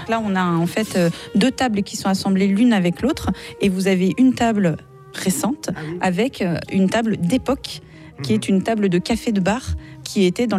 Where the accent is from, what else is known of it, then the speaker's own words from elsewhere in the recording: Rennes, Brittany, France; Alors, je ne suis pas originaire de Brest, je suis originaire de Rennes, mais je suis bretonne.